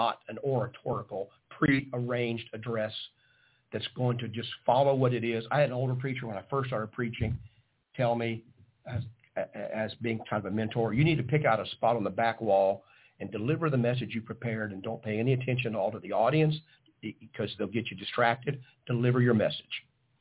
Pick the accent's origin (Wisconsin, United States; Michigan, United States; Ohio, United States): Ohio, United States; Cincinnati; I grew up in the Churches of Christ in a very conservative, small church in Cincinnati, relatively small, with Kentuckians